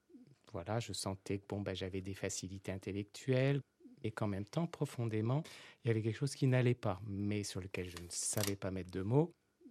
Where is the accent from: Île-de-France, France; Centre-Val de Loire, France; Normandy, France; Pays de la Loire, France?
Île-de-France, France; Paris; du point de vue géographique, je viens de Paris, d'une famille aisée